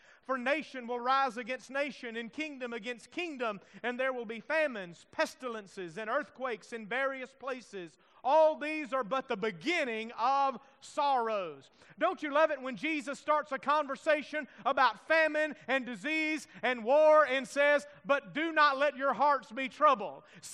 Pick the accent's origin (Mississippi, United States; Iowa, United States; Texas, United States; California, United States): Mississippi, United States; I remember growing up in Mississippi, we had a church in Meridian